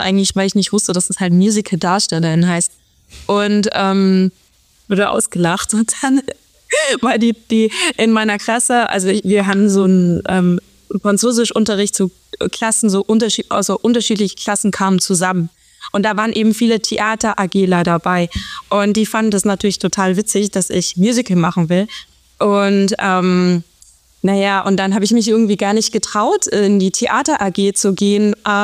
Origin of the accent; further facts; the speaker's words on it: Salzburg, Austria; Also genau, also aufgewachsen bin ich in Salzburg, genau genommen, und ich war am musischen Gymnasium in Salzburg